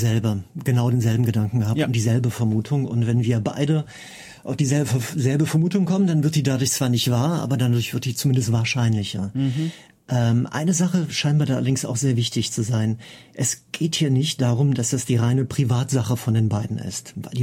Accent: Cologne, North Rhine-Westphalia, Germany; bei mir in meiner Heimatstadt in Köln.

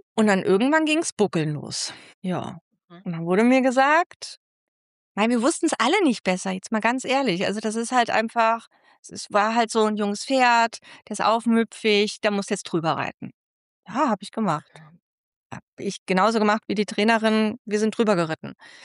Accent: Kassel, Hesse, Germany; now in Munich, Germany; ursprünglich komme ich aus Hessen, dem schönen Kassel oder nicht schönen Kassel, deshalb bin ich nach München abgehauen.

